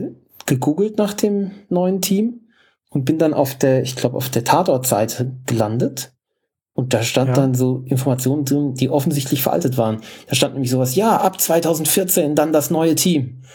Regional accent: Frankfurt, Hesse, Germany; Also wir als Frankfurter fühlten uns da immer so extrem drin.

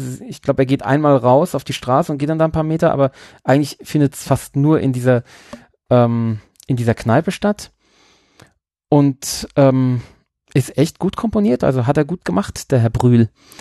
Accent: United States; German is a second language; den kann man halt, ich glaube, ich als Amerikaner nicht verstehen

